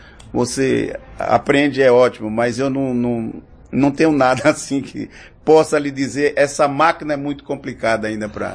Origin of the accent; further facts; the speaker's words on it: Conceição do Coité, Bahia, Brazil; Eu sou de Conceição do Coité ainda.